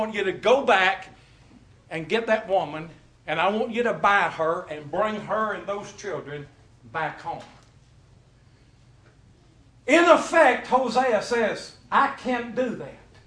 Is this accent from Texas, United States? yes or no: yes; Lubbock, Texas, United States; When I was a young boy, I was born and raised in Lubbock, Texas.